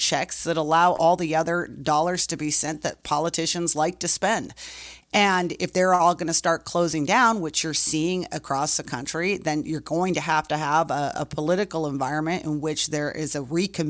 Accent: Oregon, United States; Yeah, just on a personal note, I grew up in Oregon, outside of Portland

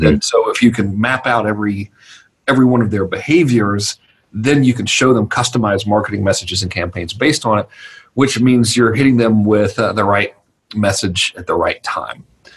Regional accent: Georgia, United States; in normal redneck terminology, I'm from Georgia

